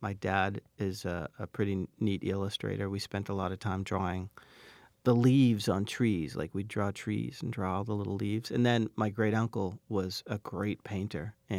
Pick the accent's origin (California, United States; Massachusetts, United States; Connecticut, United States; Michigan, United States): Massachusetts, United States; Boston; We're both from Boston, both big Red Sox fans.